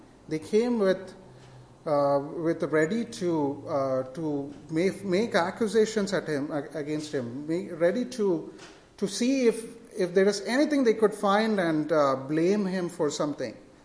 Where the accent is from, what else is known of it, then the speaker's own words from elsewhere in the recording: India; moved away; The place that I grew up in India, personal space is a luxury.